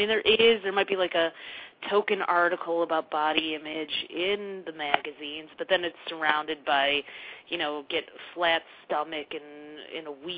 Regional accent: Detroit, Michigan, United States; Well, you know, I grew up in Detroit, and I grew up in a very multicultural neighborhood, but I was one of a few Jewish people in my school, and I was one of the only Israeli kids.

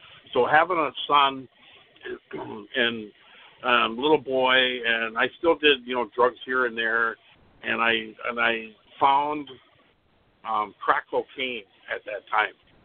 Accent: Minneapolis, Minnesota, United States; And growing up in Minneapolis, St. Paul, and Twin Cities area, at that time, there used to be a lot of bookstores

